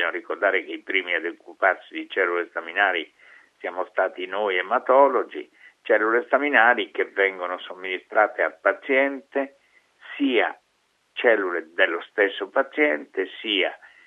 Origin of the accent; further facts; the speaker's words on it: Lombardy, Italy; siccome sono un bergamasco molto testardo